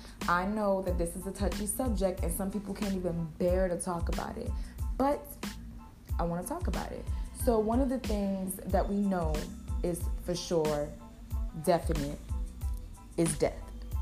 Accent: United States; Because I'm from America

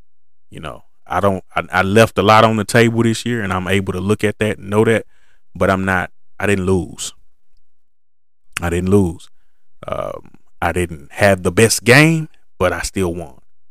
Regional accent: Texas, United States; We're from Texas. So it's usually hot here. And the past couple of summers, it's been a drought.

